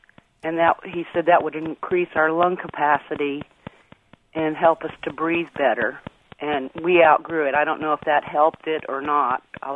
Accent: Florida, United States; I was raised in Florida, and my brother and I had asthma. And I'm 46 years old

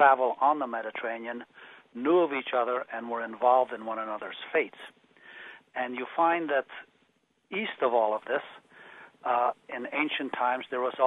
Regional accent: Afghanistan; You know, I come from Afghanistan

